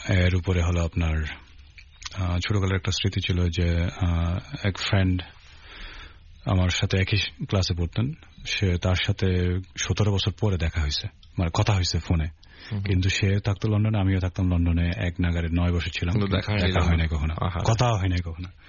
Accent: Chittagong, Chittagong Division, Bangladesh; আমি অনেক শহরে গেছি কিন্তু যেহেতু চিটাং আমি বড় হয়েছি, সবসময় চিটাংয়ের প্রতি একটা আলাদা টান আছে, এবং বেশিরভাগ বন্ধুও কিন্তু চিটাংয়ে

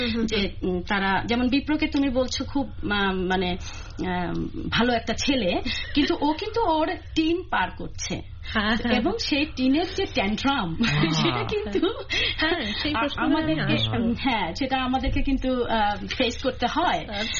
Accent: Bangladesh; moved away; আমরা যেহেতু বাংলাদেশে বড় হয়েছি

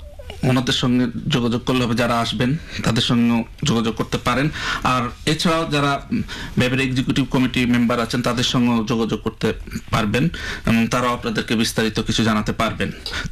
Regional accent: Bangladesh; now in Brisbane, Australia; আমি মনে প্রাণে একজন বাংলাদেশি, তো বাংলাদেশ যখন যে টিমের বিরুদ্ধে খেলে আমি বাংলাদেশকে সবসময় সাপোর্ট দিই।

